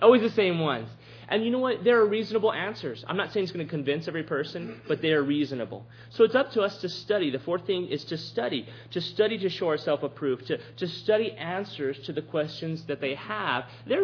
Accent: Robstown, Texas, United States; Joe Cotton's Barbecue in my hometown of Robstown, Texas.

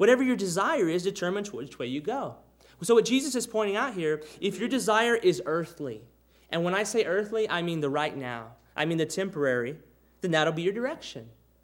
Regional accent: Robstown, Texas, United States; You know, Brandy doesn't think so much of Robstown many times, my hometown. But you know what? Every time I go there, I just think, I'm home again.

